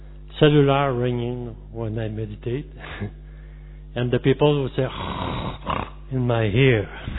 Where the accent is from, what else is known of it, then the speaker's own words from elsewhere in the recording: Canada; English is a second language; I'm from Canada.